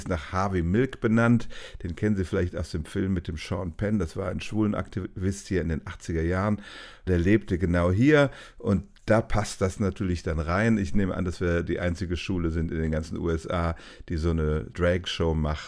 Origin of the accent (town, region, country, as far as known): Rhineland, Germany